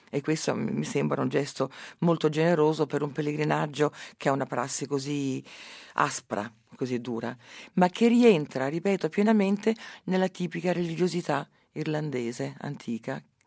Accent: Rome, Lazio, Italy; sono di Roma, sono romana

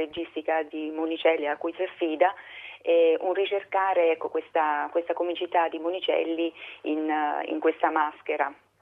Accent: Pescara, Abruzzo, Italy; tra parentesi appunto sono pescarese

